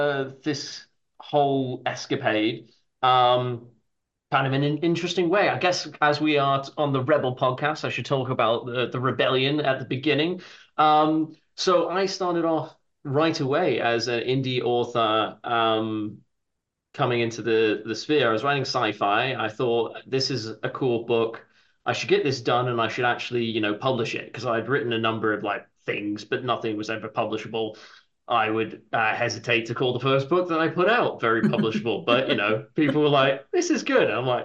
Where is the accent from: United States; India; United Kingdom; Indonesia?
United Kingdom; born there; So I was originally born in the UK